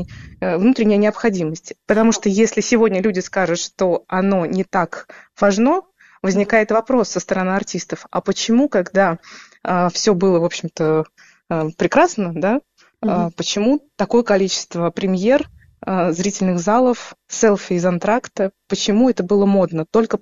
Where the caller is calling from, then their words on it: Saint Petersburg, Russia; поскольку я из Санкт-Петербурга с вами говорю, вот, в нашем городе есть память о блокаде Ленинграда.